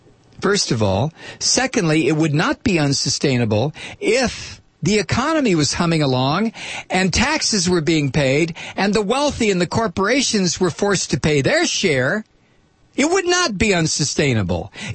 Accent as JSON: {"language": "English", "town": "Toledo", "region": "Ohio", "country": "United States", "tie": "born or raised there", "said": "When I was a kid, it was called Dominion Day. You know, growing up in Toledo, we used to go up to Detroit, go across the Ambassador Bridge and hang out in Windsor"}